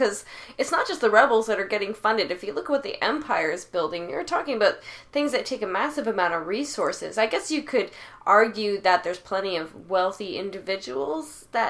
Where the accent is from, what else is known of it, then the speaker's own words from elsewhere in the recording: Canada; We're Canadian. We know better.